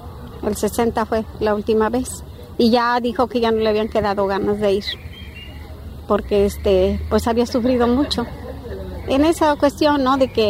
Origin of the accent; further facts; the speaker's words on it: Morelos, Mexico; No me llegaban las cartas ni de porque somos de Morelos.